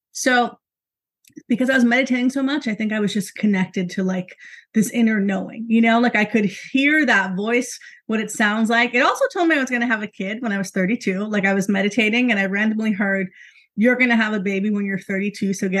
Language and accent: English; New York City, New York, United States; born or raised there